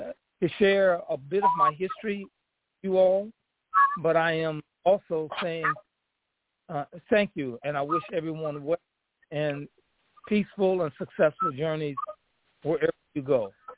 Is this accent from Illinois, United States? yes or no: yes; Chicago, Illinois, United States; My family had moved from one section of Chicago. And I always tell folks I'm from Chicago. And it's not just a geographical location. It's also an attitude.